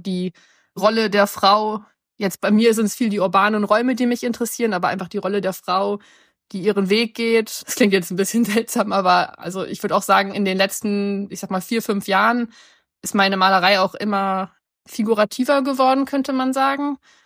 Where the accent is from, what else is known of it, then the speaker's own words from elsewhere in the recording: Hamburg, Germany; born there; also born or lived in London; Ich bin 1988 in Hamburg geboren.